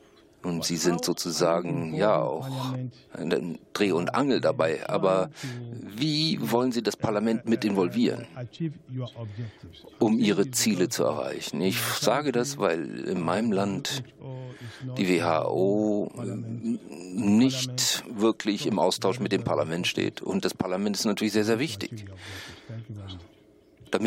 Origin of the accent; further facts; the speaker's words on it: India; Ich komme aus Indien